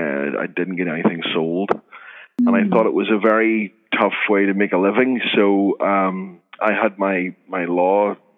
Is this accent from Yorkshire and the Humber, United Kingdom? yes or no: no; Northern Ireland, United Kingdom; Well, I'm a writer from Northern Ireland.